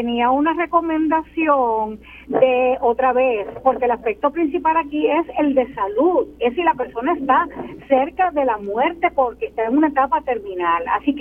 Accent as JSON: {"language": "Spanish", "country": "Puerto Rico", "said": "como puertorriqueña, como mujer, no soltemos este tema"}